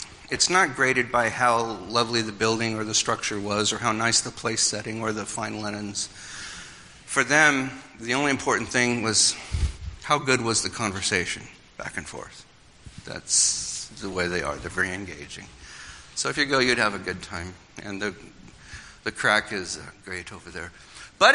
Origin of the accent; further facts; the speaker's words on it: Ireland; No, I'm Irish, I can say this.